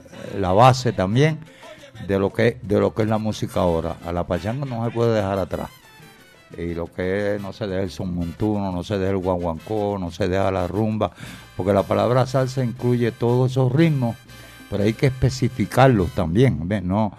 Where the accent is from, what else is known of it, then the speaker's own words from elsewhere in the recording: New York, United States; yo crecí en Nueva York en la música